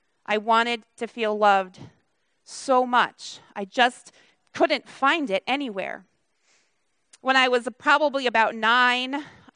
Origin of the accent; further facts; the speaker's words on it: Connecticut, United States; And as I said earlier, I'm from Connecticut, a very unchristian culture.